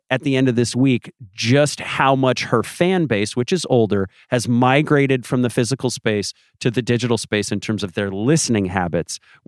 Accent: United Kingdom; accent: British; you're going to hear a lot of my horrible British accent through the course of this pod.

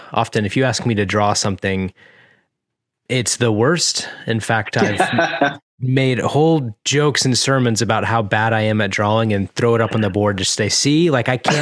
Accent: Florida, United States; I keep getting distracted by the … dinosaur since I'm from Florida.

